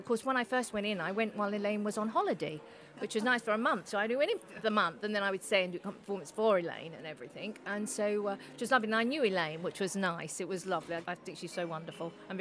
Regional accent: London, United Kingdom; I was brought up in London always.

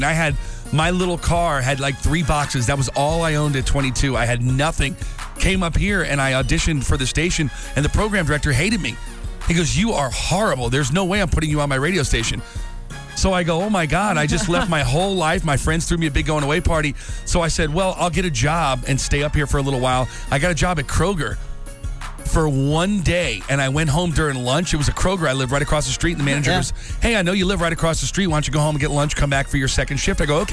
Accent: Miami, Florida, United States; moved away as an adult; now in Atlanta, United States; I almost didn't make it in Atlanta because when I came up here from Miami, I was 22 years old

